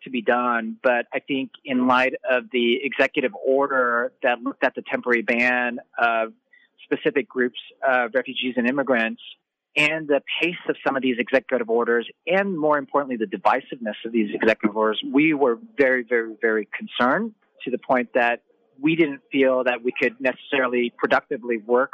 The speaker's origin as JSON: {"language": "English", "country": "United States", "said": "it goes against those values, American values. And as an American, I don't accept that."}